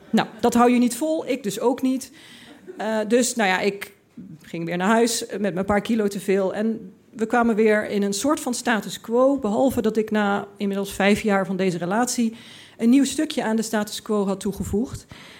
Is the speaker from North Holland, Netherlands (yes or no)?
no; Limburg, Netherlands; ja, ik kwam uit Limburg, ik had dat allemaal niet meegemaakt.